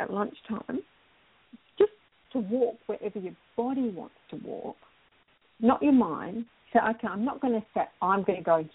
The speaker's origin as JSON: {"language": "English", "town": "Adelaide", "region": "South Australia", "country": "Australia", "tie": "born there", "said": "I was born in Adelaide and I've kind of lived on here on and off."}